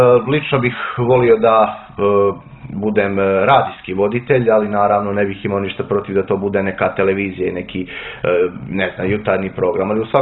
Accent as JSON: {"language": "Serbian", "town": "Pljevlja", "region": "Pljevlja Municipality", "country": "Montenegro", "lives_now": "Podgorica, Montenegro", "said": "ja sam ovdje proveo 13 godina, ja nisam iz Podgorice, ja sam iz Pljevalja, pa sam dakle, ovdje smješten i u internatu."}